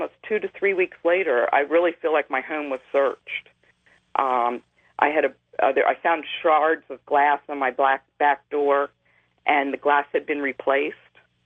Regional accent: Rochester, New York, United States; I'm from Rochester, New York.

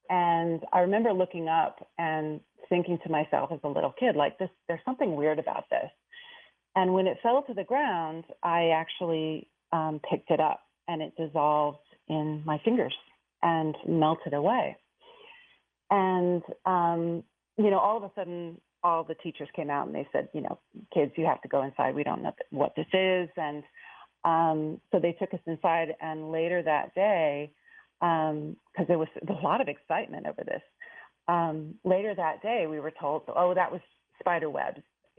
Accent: Palo Alto, California, United States; Basically, I grew up in Silicon Valley in the 1970s, before it was really Silicon Valley. I grew up in Palo Alto.

